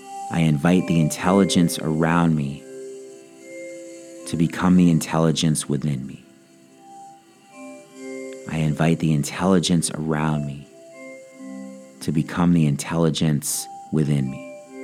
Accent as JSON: {"language": "English", "town": "Los Angeles", "region": "California", "country": "United States", "tie": "born or raised there", "said": "I grew up in Los Angeles, and I remember just before the 1984 Summer Olympics, which were held in Los Angeles"}